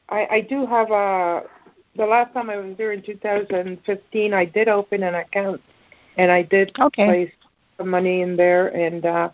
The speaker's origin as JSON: {"language": "English", "country": "Panama", "said": "I am originally from Panama."}